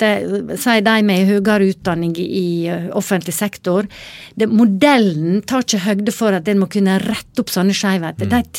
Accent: Volda, Møre og Romsdal, Norway; jeg er jo født og vokst opp i Volda

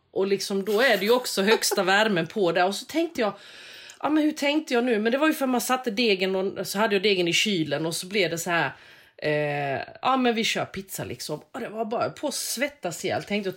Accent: Växjö, Kronoberg County, Sweden; Så gjorde vi hemma i Växjö och det var också pappas favorit liksom sådär.

